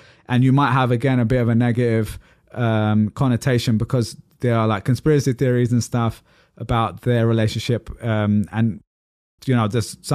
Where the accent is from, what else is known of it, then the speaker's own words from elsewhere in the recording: United Kingdom; I'm a British Pakistani guy, working middle class background, living in that area